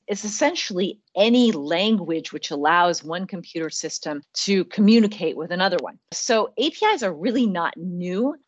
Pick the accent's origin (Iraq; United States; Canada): United States; moved away as an adult; now in France; I'm an American, but I've been living in the Paris region for almost 20 years now.